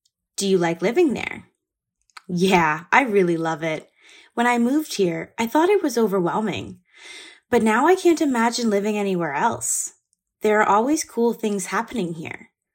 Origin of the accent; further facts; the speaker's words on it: Harbin, Heilongjiang, China; English is a second language; I'm from Harbin, which is a city in the northeast of China. It's famous for the Ice and Snow Festival there, which is a really cool annual event in my hometown.